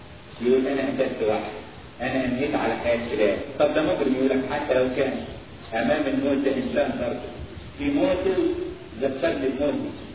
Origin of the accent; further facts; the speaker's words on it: Egypt; عارفين الأعدام عندنا في مصر بالنسبة للكشف يعملوا إيه؟